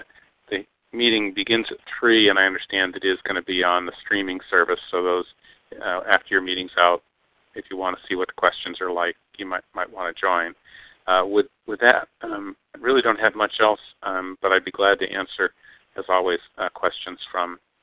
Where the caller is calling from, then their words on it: Juneau, Alaska, United States; I'm calling from Juneau, where I'm scheduled in about an hour to testify before the House Finance Subcommittee on the University Budget.